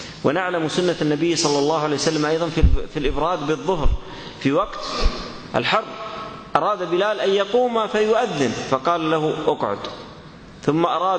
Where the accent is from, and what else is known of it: Saudi Arabia